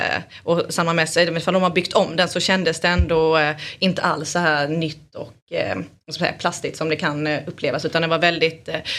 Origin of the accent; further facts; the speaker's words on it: Valje, Skåne, Sweden; Ifrån Valje.